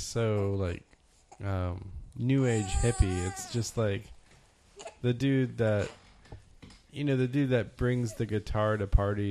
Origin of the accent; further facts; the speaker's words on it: Jacksonville, Florida, United States; I grew up in Jacksonville, which has a lot of beaches